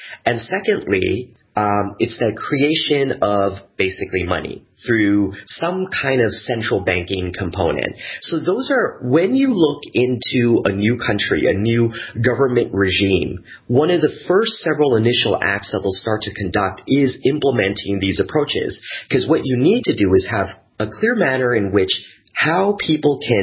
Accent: Canada; I'm Canadian. I have Vietnamese background. I'm of Vietnamese descent.

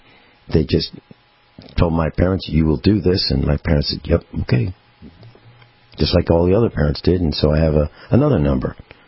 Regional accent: United States; So I'm just an American also. And I've got lots of numbers.

